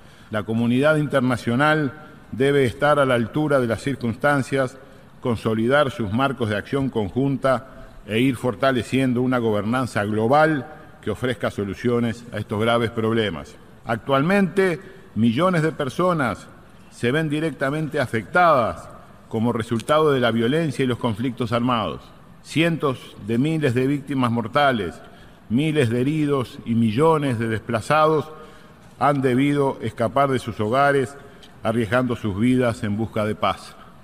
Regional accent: Uruguay

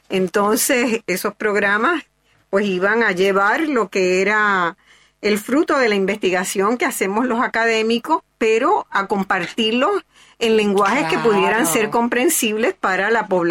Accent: Puerto Rico; born there; also born or lived in Montevideo / Lima / Honduras / Caracas; vivido también en Lima, en Honduras, en Caracas. Así que América Latina es mi casa. Yo soy puertorriqueña de nacimiento. Mi compromiso siempre básico es con Puerto Rico, pero sí he tenido una experiencia latinoamericana grande

